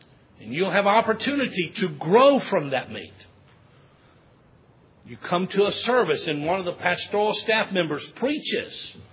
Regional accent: Georgia, United States; Now, I'm from Middle Georgia. I grew up.

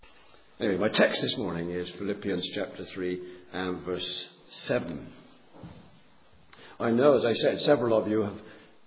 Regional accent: England, United Kingdom; I mean, I'm English, I talk in an English way.

